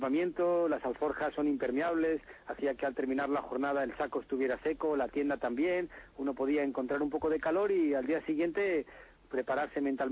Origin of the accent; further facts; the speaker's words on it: Oviedo, Asturias, Spain; moved away; pienso en el día que yo salí de mi ciudad, de Oviedo